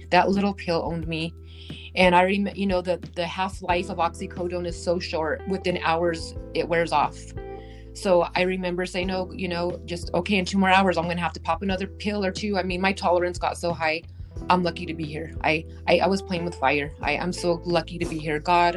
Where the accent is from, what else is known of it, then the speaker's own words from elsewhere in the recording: Albuquerque, New Mexico, United States; born there; So yes, I was born in Albuquerque, New Mexico. My twin sister and I, we were adopted by my mom's parents.